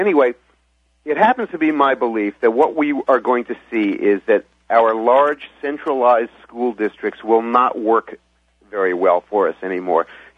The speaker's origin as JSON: {"language": "English", "town": "New York City", "region": "New York", "country": "United States", "tie": "born or raised there", "said": "I grew up in New York City, and I lived in many major cities when I was a young newspaper reporter. And I decided to move to a Main Street town 30 years ago, and I've been here ever since writing books."}